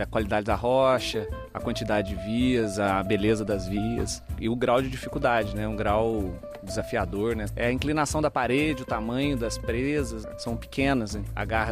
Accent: Brazil; now in Portugal; Eu sou do Brasil, né? Já moro cá há um tempo.

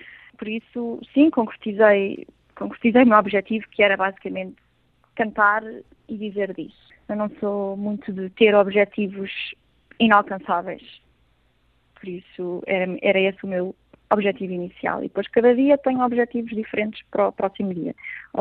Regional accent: Portugal; moved away; inclusive eu que vim de Portugal, não é?

